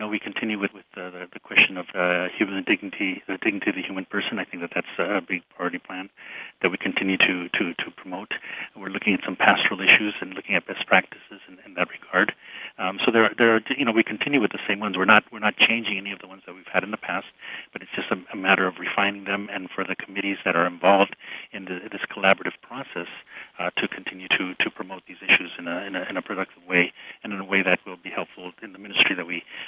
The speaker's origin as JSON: {"language": "English", "town": "Los Angeles", "region": "California", "country": "United States", "said": "You know, I'm from Los Angeles. We have so many Mexican people there"}